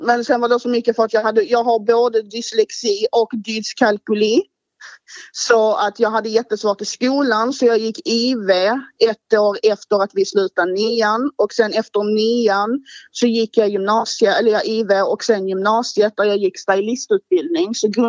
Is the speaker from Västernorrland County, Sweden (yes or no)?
no; Malmö, Skåne, Sweden; jag är uppvuxen på Holma, och om någon som lyssnar vet vad det är så vet de om att det är ett ghetto i Malmö.